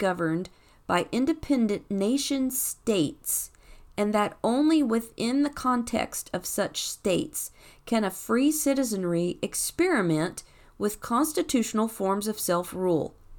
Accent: Scotland, United Kingdom; I am from Scotland. I love my Scottish history. Okay? I have Irish background. I love that. I have my great-great-grandmother was Cherokee Indian.

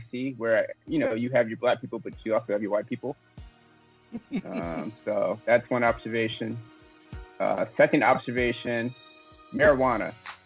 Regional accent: California, United States; I come from California. I come from a pretty liberal state for marijuana, but I feel like it's taking over.

